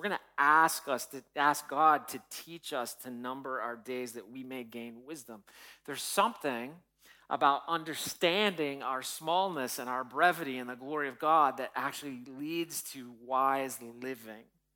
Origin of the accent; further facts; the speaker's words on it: United States; I don't want to hear about that because I'm American. We don't die.